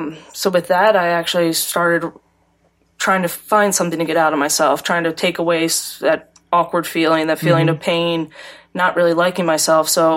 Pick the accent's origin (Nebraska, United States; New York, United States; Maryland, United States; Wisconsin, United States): Maryland, United States; Catonsville; Like I said, I'm from Catonsville, born and raised.